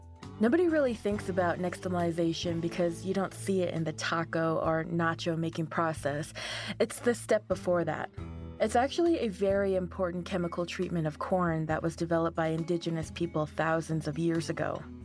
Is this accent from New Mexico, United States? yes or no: yes; New Mexico, United States; Now, I grew up on the New Mexico side of the Navajo Reservation, which is very different from the Arizona side and from Loop.